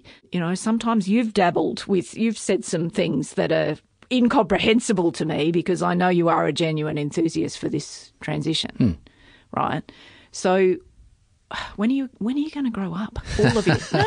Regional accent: Tamworth, New South Wales, Australia; But I mean, I grew up in the regions. I grew up in Tamworth, but I'm a long way from that now.

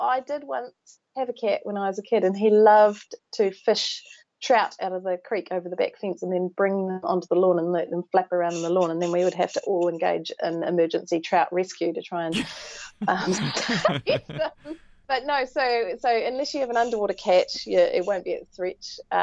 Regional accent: Mosburn, Southland, New Zealand; also born or lived in Aoraki Mount Cook National Park; we moved from Mosburn, which is a very small village in Southland, sort of towards Tiano. We moved from Mosburn to Aoraki Mount Cook National Park

